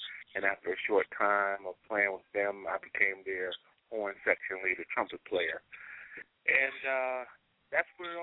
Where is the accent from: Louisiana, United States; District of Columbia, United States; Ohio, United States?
District of Columbia, United States; Washington; And then I grew up in Washington, D.C., where they had the great bands